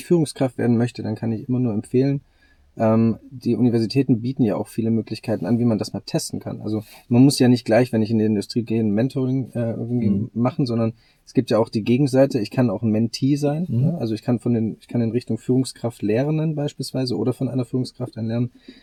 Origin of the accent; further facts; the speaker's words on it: Southern Germany, Germany; Wir kommen aus dem Süden von Deutschland. Da gibt es große Firmen, da gibt es Firmen, die alteingesessen sind, traditionelle Firmen